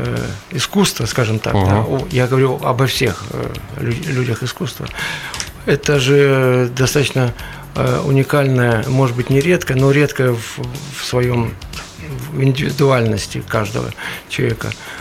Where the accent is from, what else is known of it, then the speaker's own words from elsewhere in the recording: Kharkiv, Kharkiv Oblast, Ukraine; Я тоже родом из Харькова.